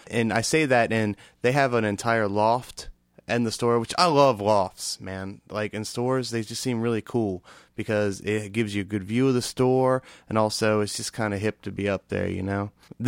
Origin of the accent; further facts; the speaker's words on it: South Carolina, United States; we're from South Carolina. We're on the East Coast